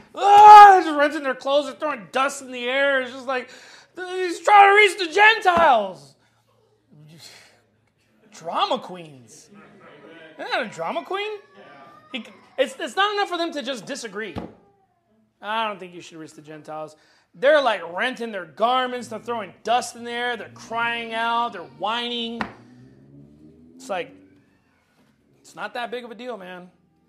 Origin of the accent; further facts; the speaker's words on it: United States; born there; I'm American. I was born here. I'm free born.